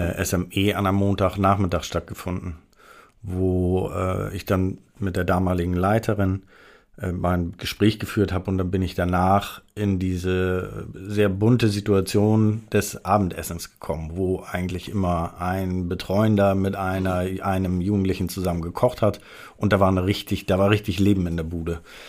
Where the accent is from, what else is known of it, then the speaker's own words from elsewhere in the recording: Hamburg, Germany; als ganz junger Sozialarbeiter in Hamburg, wo ich aufgewachsen bin.